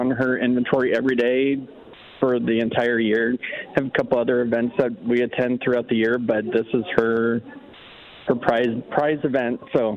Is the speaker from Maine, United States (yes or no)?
no; Roseburg, Oregon, United States; We are. We are from Roseburg.